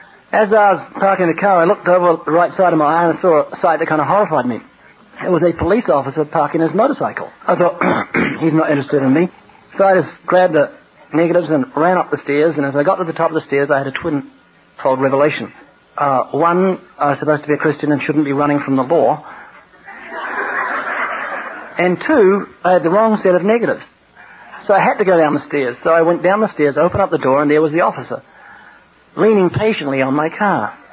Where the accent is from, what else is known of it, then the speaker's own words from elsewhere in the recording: New Zealand; I'm not Australian. I'm from New Zealand